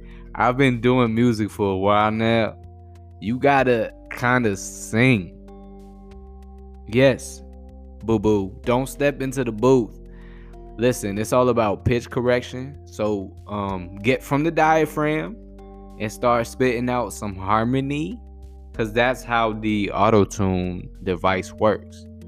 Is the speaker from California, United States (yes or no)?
no; Boston, Massachusetts, United States; I'm from Boston, so we're the West neighbors, you know what I'm saying?